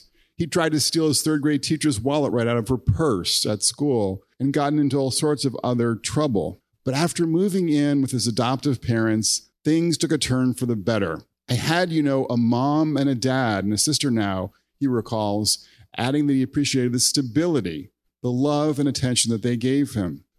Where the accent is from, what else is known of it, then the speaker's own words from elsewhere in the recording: Connecticut, United States; how it's kind of playing out too on a college campus in the state where I grew up in Connecticut.